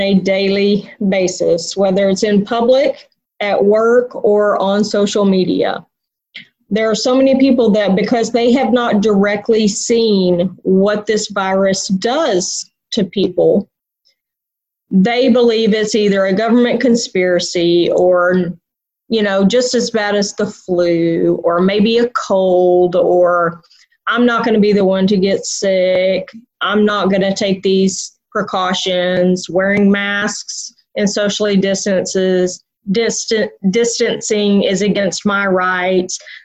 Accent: Texas, United States; I'm actually from Texas originally, and that's where I moved back to.

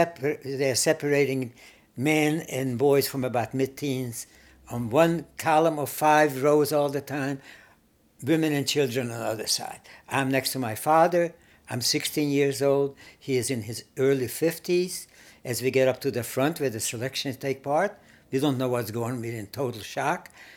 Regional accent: Berehove, Zakarpattia Oblast, Ukraine; He looks at the sheet of the new arrivals of Jews from eastern part of Hungary, my hometown of Beregszász.

